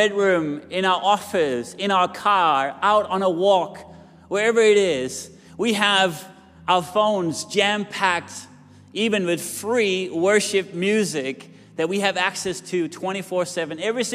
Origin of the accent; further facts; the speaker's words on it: Jutland, Denmark; English is a second language; Now, I'm from Jutland, and sorry to generalize